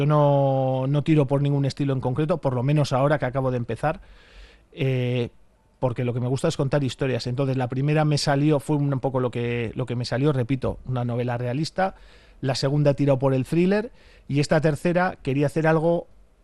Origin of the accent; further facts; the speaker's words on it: Santurtzi, Basque Country, Spain; conocí que en Santurchi, mi pueblo, había una asociación